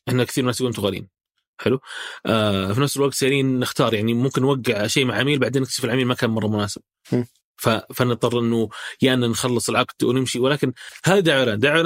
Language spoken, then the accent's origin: Arabic; Saudi Arabia; إحنا كسعوديين اللغة نتكلم فيها